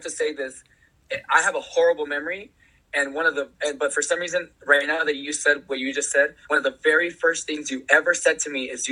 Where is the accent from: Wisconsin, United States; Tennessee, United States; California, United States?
California, United States; Santa Ana; I'm born and raised in Santana, Orange County.